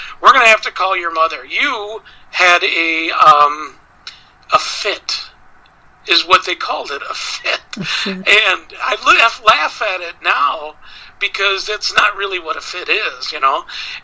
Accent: Bemidji, Minnesota, United States; That's what they did in Bemidji. I was from Bemidji, Minnesota. Maybe things are different up there because we're northern. We're northern people, darn it.

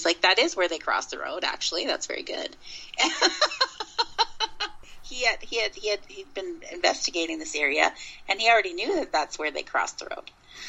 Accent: Minnesota, United States; I wondered if my remote viewing was so successful in Minnesota because I'm from Minnesota, that I'm part Native American.

